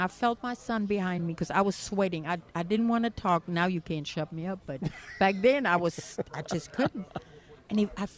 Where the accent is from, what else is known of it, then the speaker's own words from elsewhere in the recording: Germany; now in United States; I came from Germany. And guess what? I came through the front door the legal way.